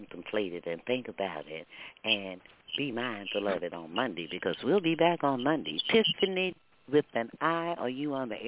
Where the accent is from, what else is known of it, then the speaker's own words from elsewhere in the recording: Texas, United States; because, you know, I'm a Texan. And I was raised